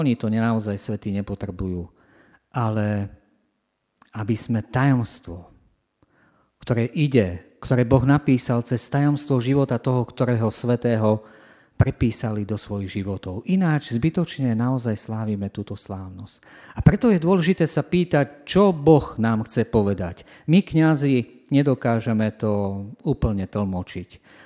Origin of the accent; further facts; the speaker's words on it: Zemplín, Slovakia; Ja pochádzam z dediny, zo Zemplína.